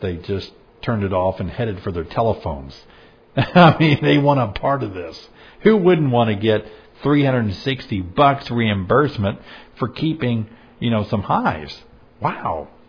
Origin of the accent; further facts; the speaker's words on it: Memphis, Tennessee, United States; I grew up in Memphis, Tennessee, and boy, I could throw a rock into Mississippi.